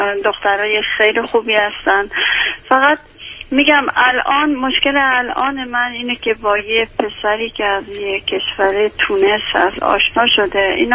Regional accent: Iran; من چون خودم از ایران هستم میدونم فرهنگ چطوری هست

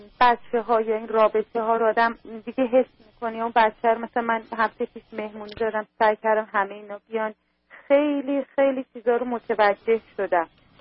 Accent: Iran; من از ایران اومدم، همیشه در ایران برنامه شما رو از ماهواره نگاه می‌کنم.

